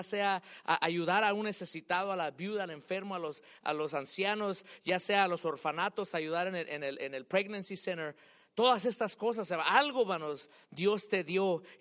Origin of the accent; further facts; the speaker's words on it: Hopewell, United States; Si vas a Hopewell, porque yo soy de Hopewell.